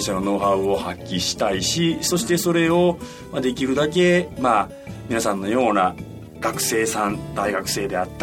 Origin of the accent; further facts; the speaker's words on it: Wakayama, Japan; 私の地元の和歌山県の和歌山市